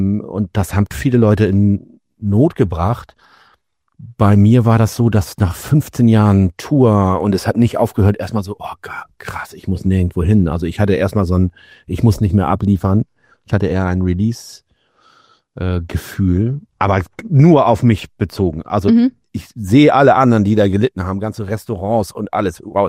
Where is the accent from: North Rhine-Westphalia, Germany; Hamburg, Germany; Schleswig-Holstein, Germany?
Hamburg, Germany; sonst sind wir alle aus Hamburg